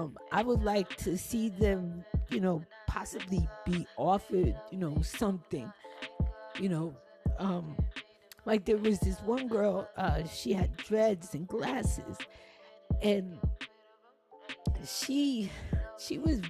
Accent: New York, United States; now in New Jersey, United States; Okay, I live right across the Hudson. I can see you. I'm from New York too. But please stop putting down the place where I live now.

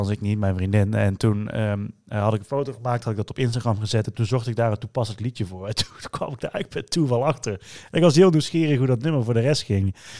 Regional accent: North Brabant, Netherlands; Nou komt het wel omdat wij natuurlijk uit Brabant komen, dat wij bepaalde woordjes, klemtonen misschien dan nog wel beter horen dan iemand uit het noorden bijvoorbeeld.

